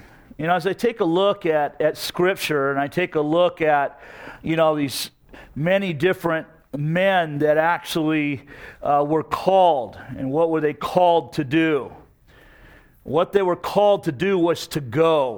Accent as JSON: {"language": "English", "town": "Seattle", "region": "Washington", "country": "United States", "tie": "born or raised there", "said": "They just told me they were actually up in my hometown of Seattle"}